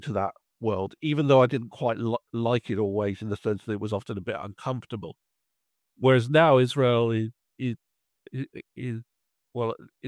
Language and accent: English; Radlett, East of England, United Kingdom; So I grew up in Radlett and Bushy Reformshul, which in its early years was a small growing community.